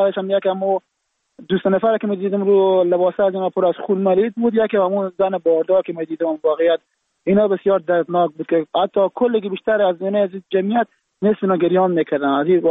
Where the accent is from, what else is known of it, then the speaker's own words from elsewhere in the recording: Afghanistan; now in Germany; که هر جان بری بگیم من افغانم به چشم بد دیده میشه